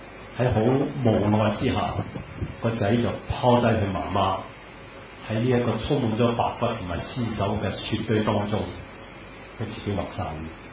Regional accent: China; 其实想想，何止是日本，我们中国人何尝不是？

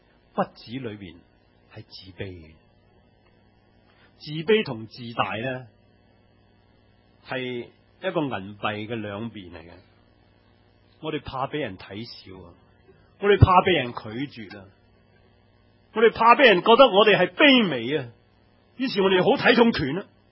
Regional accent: Hong Kong; 佢唔系我哋播道会嘅，佢唔系我哋香港人嘅

